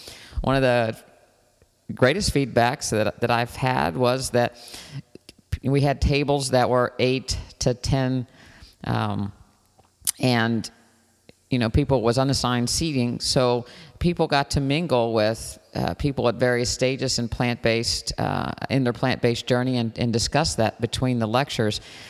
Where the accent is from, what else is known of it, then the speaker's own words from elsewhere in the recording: Ireland; being a Irish girl that came from a big farm cooking family.